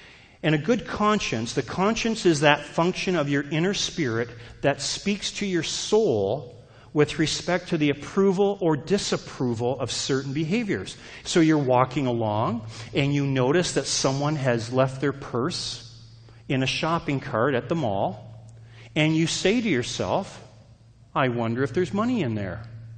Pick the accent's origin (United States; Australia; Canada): Canada; I'm Canadian, just in case you're wondering.